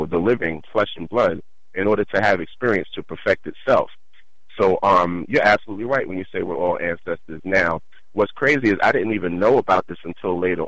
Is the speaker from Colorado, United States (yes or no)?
no; New York, United States; I'm originally from New York, but I live about 80 miles away from the city.